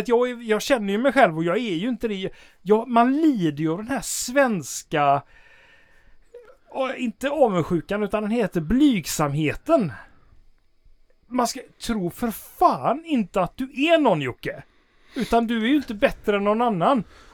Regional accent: Sweden; man blir ju, som svensk så blir man genomskådad om man tar sig själv på stort allvar

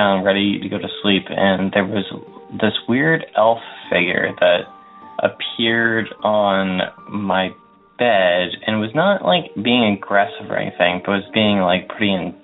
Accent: Windsor, Ontario, Canada; I'm from Windsor, Ontario.

